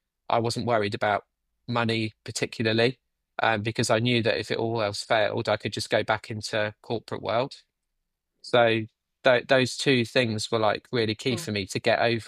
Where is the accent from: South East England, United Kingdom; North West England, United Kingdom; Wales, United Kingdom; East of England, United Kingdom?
East of England, United Kingdom; So my family are from near, we grew up near Stilton.